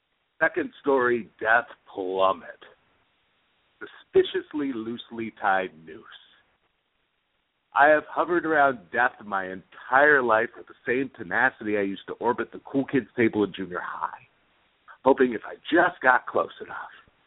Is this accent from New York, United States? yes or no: no; Phoenix, Arizona, United States; I was raised in Phoenix, Arizona.